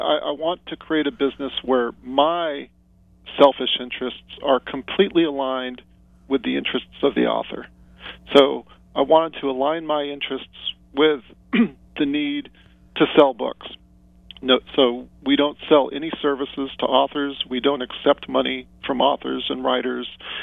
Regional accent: Los Gatos, California, United States; You know, I'm from Silicon Valley, here in Los Gatos, but I'm not a programmer.

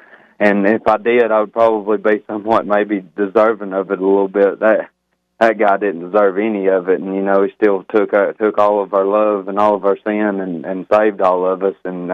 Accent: Pisgah, Alabama, United States; I'm actually from a little bitty tiny town in the northeastern corner of Alabama, man. It's called Pisgah. It's up on Sand Mountain.

